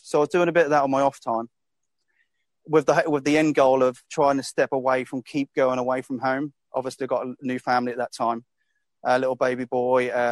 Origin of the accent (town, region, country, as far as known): United Kingdom